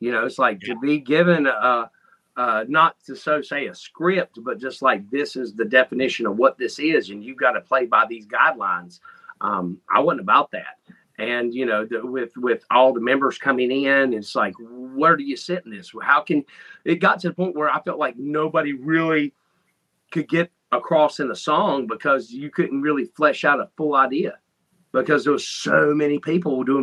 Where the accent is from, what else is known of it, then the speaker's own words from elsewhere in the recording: North Carolina, United States; moved away as an adult; now in Ohio, United States; I'm originally from North Carolina.